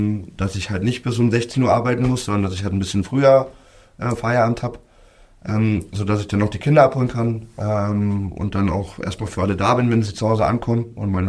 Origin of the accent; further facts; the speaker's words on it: Berlin, Germany; ich bin in Treptow-Köpenick aufgewachsen. Also um es genau zu sagen, zwischen Adlershof und Oberhof-Rudow.